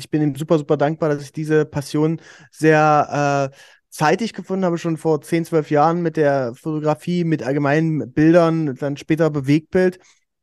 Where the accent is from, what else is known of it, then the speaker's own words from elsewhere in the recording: Aken, Saxony-Anhalt, Germany; also born or lived in Halle / Leipzig; now in United States; Ich komme eigentlich aus Aachen an der Elbe, ist ein ganz kleines Städtchen bei Dessau in Sachsen-Anhalt und habe dann in Halle studiert, dann lange in Leipzig gewohnt, 6 Jahre lang